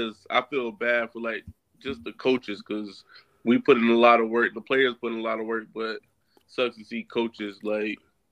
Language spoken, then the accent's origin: English; Virginia, United States; I'll go out to Blacksburg and see what it's – because I'm from Virginia, but I've never been to Blacksburg.